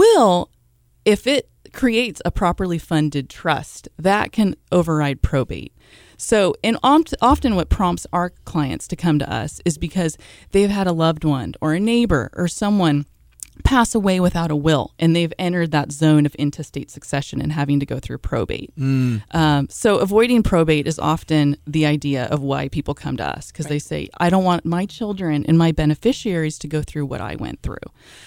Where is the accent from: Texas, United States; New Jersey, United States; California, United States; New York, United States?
California, United States; So, you know, I grew up in the Bay Area, and then I did my undergrad up at Chico State, beautiful Butte County, the 530.